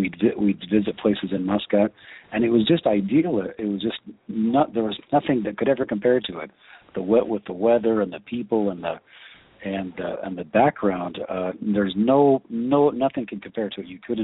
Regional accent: United States; I felt very strong as an American, as the only American, that these kids have a good idea of what Americans are

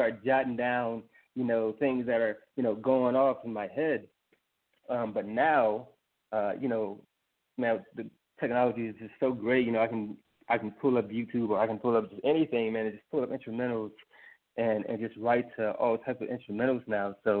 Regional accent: Stone Mountain, Georgia, United States; But I'm from the state of Georgia, actually. I grew up in Stone Mountain, Georgia. I'm currently in the Air Force, married with 2 beautiful kids.

